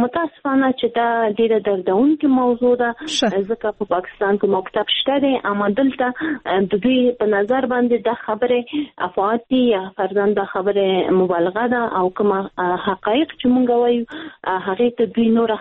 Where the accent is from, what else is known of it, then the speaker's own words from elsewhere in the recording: Afghanistan; موږ الحمدلله موږ مسلمانان یو، موږ افغانان یو